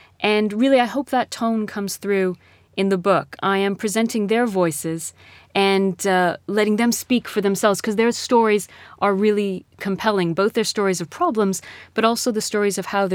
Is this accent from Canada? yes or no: yes; Canada; I grew up in Canada, but my origins are Egyptian. My father is Egyptian. My family is in Egypt. I have an Egyptian passport. I'm Muslim.